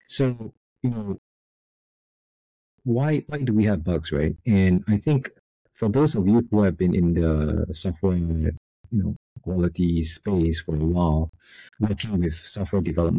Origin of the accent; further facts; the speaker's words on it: Singapore; accent: Singaporean; now in California, United States; And if you're wondering about my accent, I'm originally from Singapore. I currently live in the U.S. in the West Coast in California, but I'm originally from Singapore. So if I sound weird, it's the Crazy Rich Asian accent.